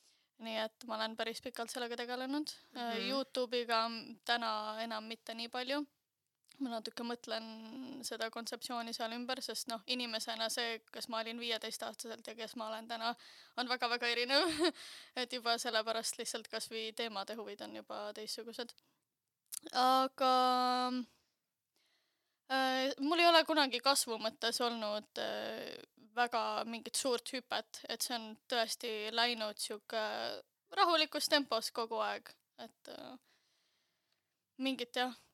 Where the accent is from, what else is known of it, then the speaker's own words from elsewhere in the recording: Jõgeva, Jõgeva County, Estonia; ma olen Jõgevalt pärit ja ma alustasin ka Jõgeval, nii et...